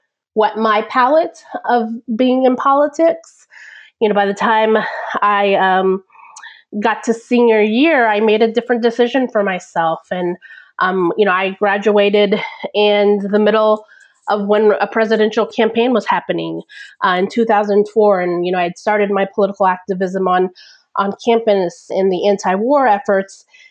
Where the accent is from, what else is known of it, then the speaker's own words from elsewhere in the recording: Texas, United States; also born or lived in Venezuela; You know, I grew up in Texas. I was born in Venezuela, came to the U.S. around 3, and I come from an immigrant background.